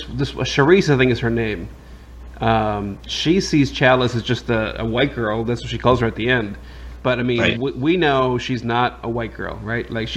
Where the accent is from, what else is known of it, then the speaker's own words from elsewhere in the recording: New York City, New York, United States; I grew up in the Bronx in New York, and I mean, I saw a lot of this, you know.